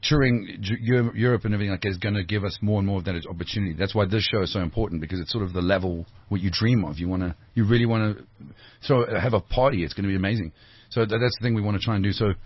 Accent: Scotland, United Kingdom; born there; I'm a Scottish guy. I was born in Scotland.

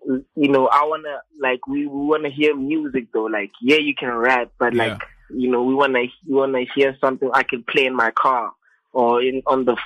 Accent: Mahikeng, North West, South Africa; also born or lived in Pretoria; And then as soon as I touched like 10 years old, 11 years old, we moved to Mafikeng due to family reasons. I have family in Mafikeng.

